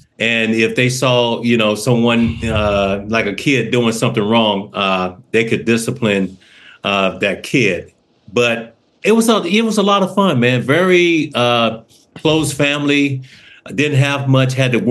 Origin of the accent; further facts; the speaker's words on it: Crawford, Mississippi, United States; Well, the Deep South for me, we didn't have much. I had five brothers.